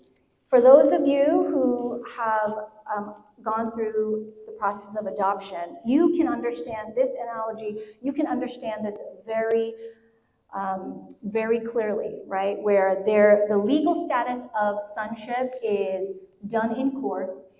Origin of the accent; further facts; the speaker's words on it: Houston, Texas, United States; also born or lived in Florida; I'm from Houston, you know? Like, I'm from Florida and Houston, so I've seen flood.